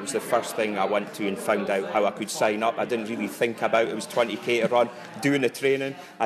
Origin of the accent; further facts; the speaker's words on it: Aberdeen, Scotland, United Kingdom; I'm from Bridgerton in Aberdeen.